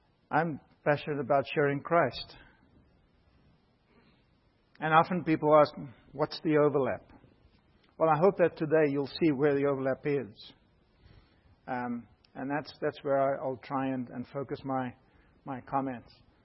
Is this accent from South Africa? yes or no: yes; South Africa; I am from South Africa. I've been working at Southern Adventist University for 12 years